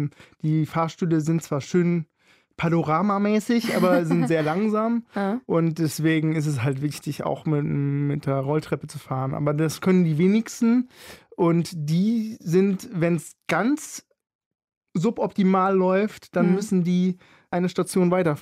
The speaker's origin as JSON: {"language": "German", "region": "Berlin", "country": "Germany", "said": "wir sind Berliner, wir machen das, wir packen"}